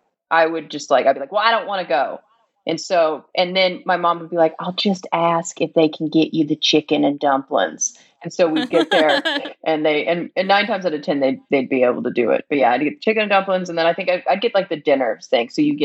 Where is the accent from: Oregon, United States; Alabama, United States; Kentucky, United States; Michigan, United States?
Alabama, United States; also born or lived in Missouri; 'Cause I grew up in Alabama, oh, okay. but also Missouri, which is like the Southern.